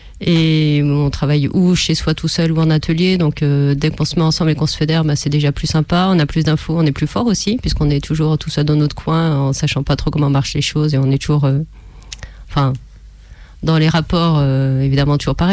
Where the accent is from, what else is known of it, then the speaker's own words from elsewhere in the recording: Lyon, Auvergne-Rhône-Alpes, France; also born or lived in Brussels; Donc moi, je suis lyonnaise